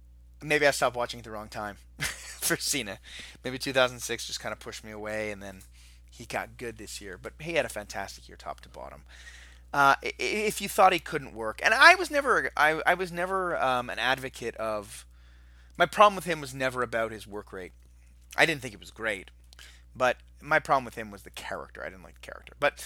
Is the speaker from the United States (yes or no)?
no; Canada; I'm a Canadian.